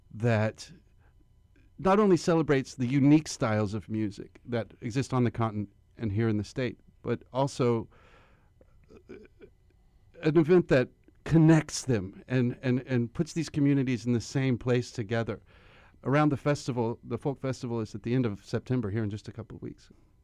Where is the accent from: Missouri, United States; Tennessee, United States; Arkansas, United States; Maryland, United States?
Tennessee, United States; moved away; when I was a child growing up in East Tennessee, around bluegrass music, but with an obsession with African music and an obsession with Irish music